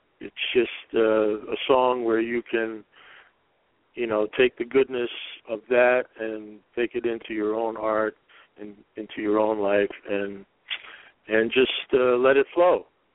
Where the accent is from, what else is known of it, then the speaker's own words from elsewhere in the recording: Pelham, New York, United States; And that vision came to me right in my hometown of Pelham, Mount Vernon